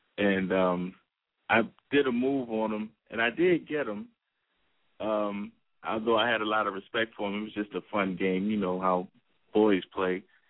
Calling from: Baltimore, Maryland, United States; I'm calling from Baltimore.

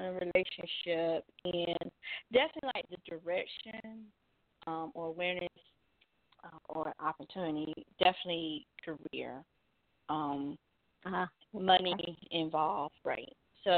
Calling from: Georgia, United States

